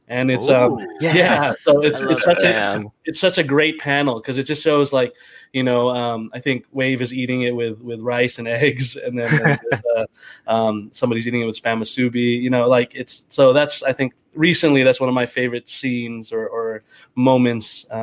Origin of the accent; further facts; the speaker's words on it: San Diego, California, United States; born there; Yeah, I was born in San Diego, lived there for a little bit, and then I go back every now and again to visit family and friends.